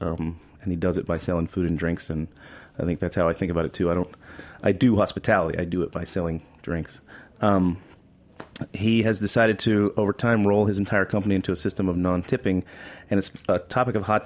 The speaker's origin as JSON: {"language": "English", "region": "Florida", "country": "United States", "tie": "born or raised there", "said": "I grew up in Florida."}